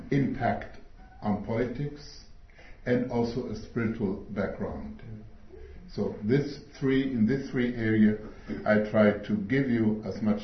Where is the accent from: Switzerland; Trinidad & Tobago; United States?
Switzerland; English is a second language; also born or lived in Algeria; now in Jerusalem, Israel; Myself, I was born in Algeria, North Africa. I grew up in Switzerland, and since 23 years, we live in Jerusalem.